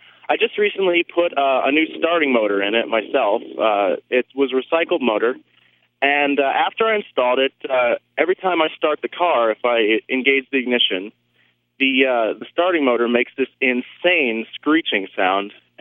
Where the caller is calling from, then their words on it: Mansfield, Pennsylvania, United States; I'm calling from Mansfield, Pennsylvania.